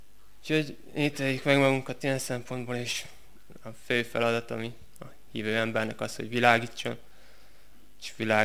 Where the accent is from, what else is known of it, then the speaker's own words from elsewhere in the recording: Hadad, Satu Mare County, Romania; Hadadról jöttem már, páran ismernek. Itt dolgozok most a Szatmáron